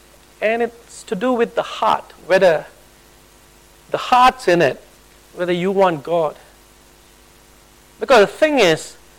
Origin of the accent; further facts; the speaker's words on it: Malaysia; I mean, I was originally from Malaysia